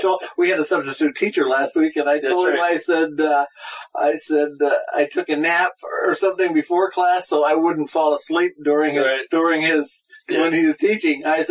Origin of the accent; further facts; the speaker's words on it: Pennsylvania, United States; I mean, we're from Pennsylvania. You know, we talk funny.